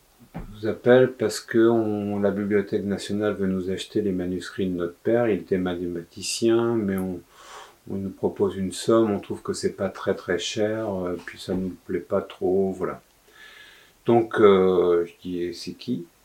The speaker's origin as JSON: {"language": "French", "town": "Autun", "region": "Bourgogne-Franche-Comté", "country": "France", "said": "parce que je suis originaire d'Autun"}